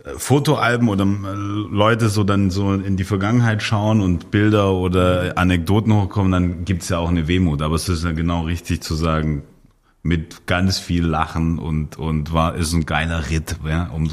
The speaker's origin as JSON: {"language": "German", "town": "Munich", "region": "Bavaria", "country": "Germany", "said": "als Münchner würde ich sagen"}